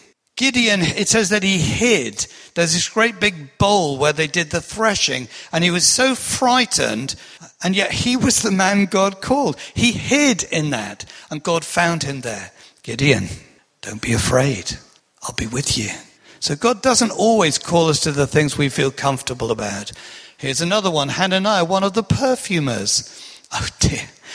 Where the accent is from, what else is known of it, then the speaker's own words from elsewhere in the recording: East Midlands, United Kingdom; I come from Lincolnshire originally in the East Midlands